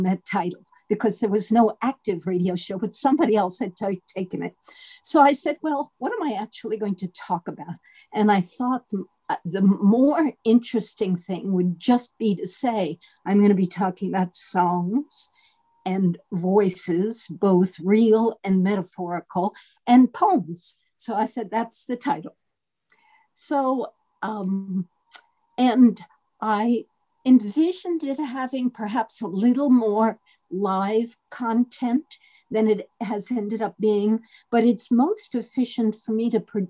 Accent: New York City, New York, United States; growing up in New York City, in Greenwich Village.

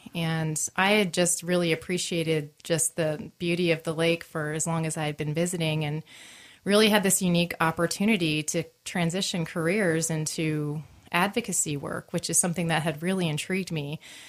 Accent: East Coast, United States; now in Sandpoint, United States; I mean, I grew up on the East Coast, and I've always been around the ocean.

